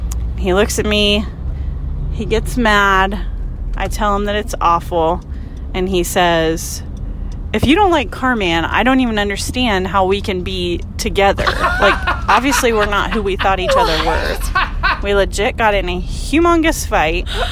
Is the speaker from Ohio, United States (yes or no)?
yes; Ohio, United States; Longtime listener, first time caller. … I'm from Ohio.